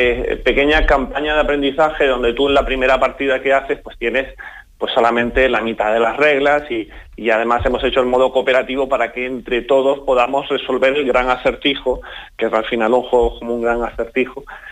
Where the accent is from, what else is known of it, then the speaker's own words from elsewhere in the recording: Canary Islands, Spain; para mí como canario es como, ¿pero qué me estás contando?